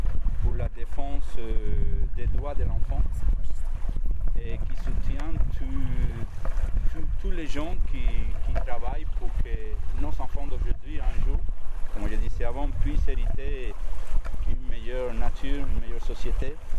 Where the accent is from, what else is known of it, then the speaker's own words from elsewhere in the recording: Cuba; C'était un coup de tête que j'ai eu en allant sur une plage chez moi à Cuba.